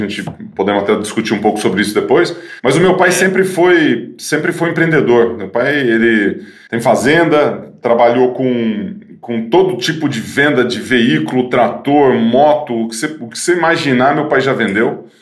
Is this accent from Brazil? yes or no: yes; Ituverava, São Paulo, Brazil; porque sou lá de Ituverava, interior de São Paulo.